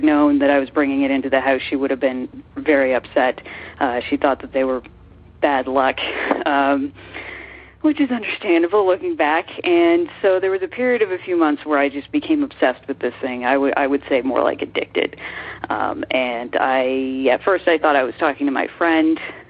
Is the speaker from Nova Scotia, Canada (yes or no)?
no; Toronto, Ontario, Canada; I'm from Toronto, Canada.